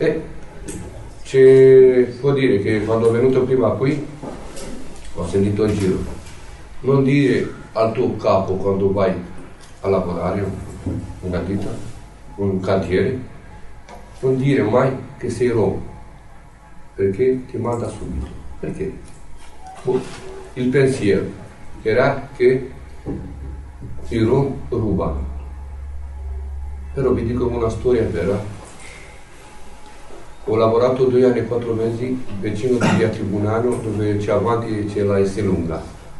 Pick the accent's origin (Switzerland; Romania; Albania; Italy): Romania; Italian is a second language; Sono romeno.